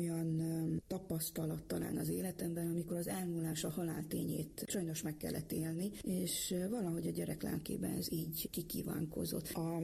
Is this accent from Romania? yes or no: yes; Korond, Harghita, Romania; now in Hungary; Itt az anyaországban, Budapest szívében, és Erdélyben pedig, hát a Székelyföld szívében, Korondon. Úgyhogy mégiscsak szerencsés vagyok, hiszen Magyarország a hazám, és Erdély a szülőföldem